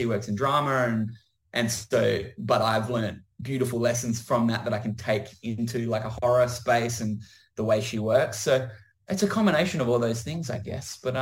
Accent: Adelaide, South Australia, Australia; I'm a guy from Adelaide, so that's what the film's going to be, you know? And I think we're proud of where we're from.

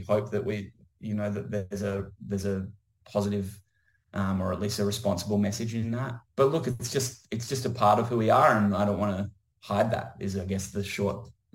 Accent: Adelaide, South Australia, Australia; I'm a guy from Adelaide, so that's what the film's going to be, you know? And I think we're proud of where we're from.

